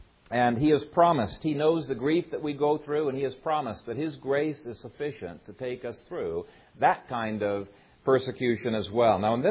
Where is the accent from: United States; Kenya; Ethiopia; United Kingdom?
Ethiopia; In the country I grew up in Ethiopia, we heard stories all the time